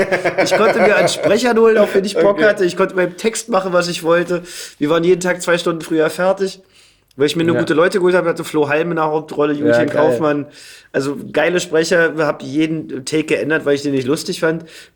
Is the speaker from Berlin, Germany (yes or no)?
yes; Berlin, Germany; accent: Berlinerisch; weil Berlinern ist für mich auch so ein Gefühl von Heimat.